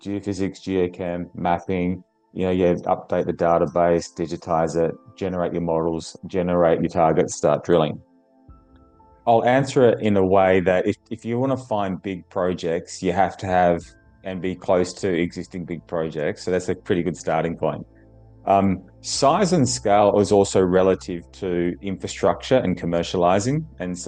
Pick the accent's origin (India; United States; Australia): Australia; Western Australia; So there's a lot of similarities for me in Arizona and Nevada from my home state in Western Australia.